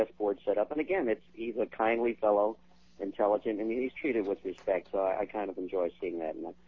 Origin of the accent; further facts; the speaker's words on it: Illinois, United States; I grew up mostly in Illinois